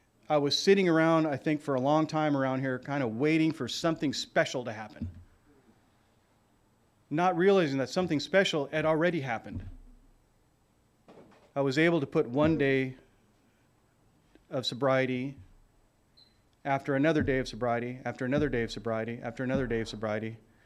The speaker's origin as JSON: {"language": "English", "town": "Oxnard", "region": "California", "country": "United States", "tie": "born there", "said": "So I was born in Oxnard, California, which is in Ventura County, which is 60 miles north of Los Angeles and 60 miles south of Santa Barbara on the coastline."}